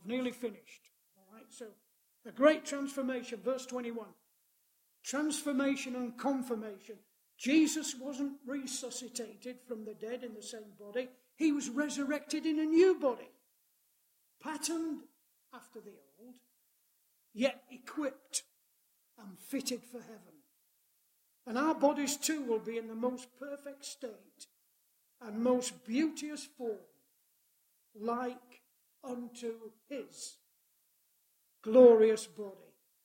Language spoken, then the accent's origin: English; Yorkshire and the Humber, United Kingdom; I'm a Yorkshireman.